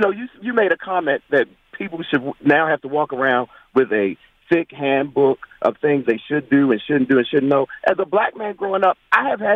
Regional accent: Baltimore, Maryland, United States; I'm from Baltimore, and I work in Annapolis, and I'm right up the street from the Naval Academy.

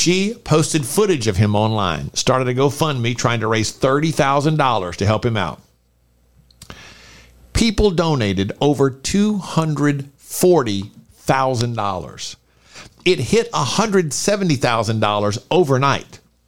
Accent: Louisiana, United States; Let's start in Louisiana, my home state, the state from which I hail.

